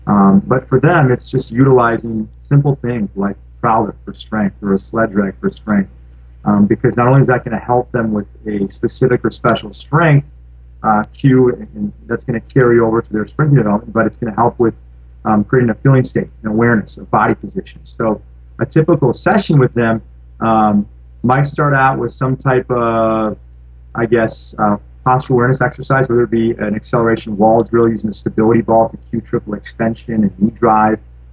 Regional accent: Waukesha, Wisconsin, United States; I grew up in the Waukesha area.

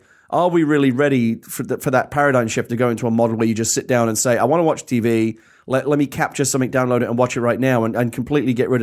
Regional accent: United Kingdom; because I'm British, you know, I like to watch an occasional British soap opera

